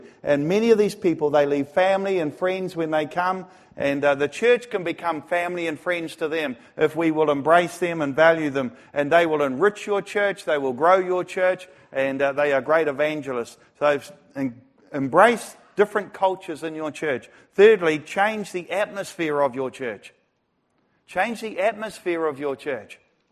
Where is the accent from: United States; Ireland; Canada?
Ireland; because, you know, I'm Irish.